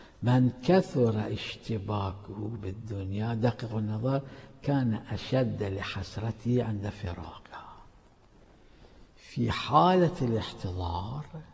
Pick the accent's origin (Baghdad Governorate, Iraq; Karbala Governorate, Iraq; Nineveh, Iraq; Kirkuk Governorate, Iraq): Karbala Governorate, Iraq; Karbala; هذا صار عندنا في كربلاء المقدسة، وأنا كنت حاضر